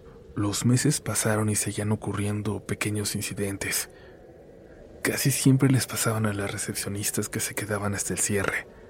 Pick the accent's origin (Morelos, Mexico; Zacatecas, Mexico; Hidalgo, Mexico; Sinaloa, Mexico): Hidalgo, Mexico; Soy del estado de Hidalgo